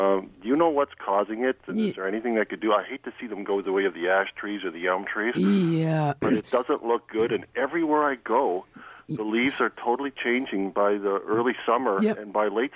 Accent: Hamilton, Ontario, Canada; Well, that's strange because, like I said, I was born and raised in Hamilton.

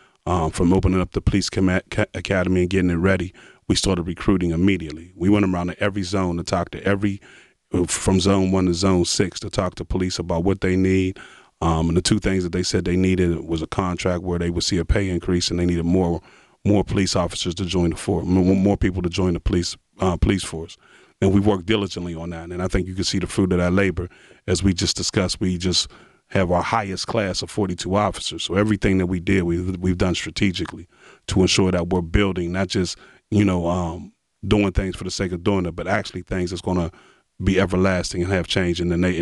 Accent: Pittsburgh, Pennsylvania, United States; my family's from the Hill. I'm from South Oakland, moved to East Liberty, went to Dilworth, went to Holy Rosary, 2 years of Central Catholic, graduated from Peabody. I know this city.

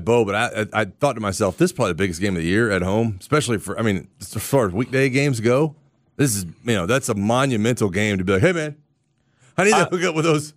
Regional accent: Pensacola, Florida, United States; Well, look, I'm from Pensacola, Florida. We're just straight up, you know, white trash down there.

